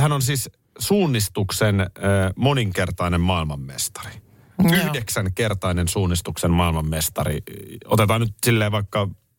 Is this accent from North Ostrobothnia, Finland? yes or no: no; Nurmijärvi, Uusimaa, Finland; Meillä Nurmijärvellä niin suunnistettiin suoraan röökille.